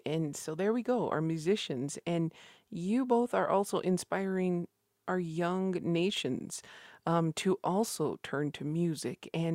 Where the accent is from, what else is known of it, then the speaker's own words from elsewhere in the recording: Mesota Pueblo, New Mexico, United States; from Mesota Pueblo